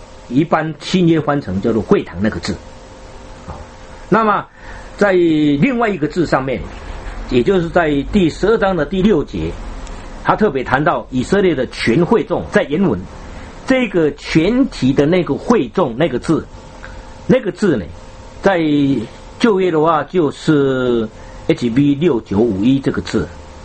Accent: China; 还有就是我们中国人所谓的古代的春节的那一个除夕的夜

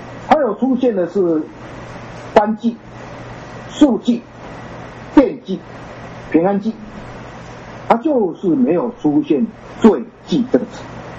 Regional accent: China; 这种闰华跟我们中国人的闰华很类似

